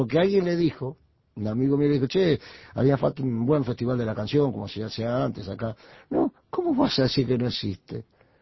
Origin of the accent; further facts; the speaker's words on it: Montevideo, Uruguay; also born or lived in Mercedes; yo nací en Mercedes, a los 4 años me trajeron a Montevideo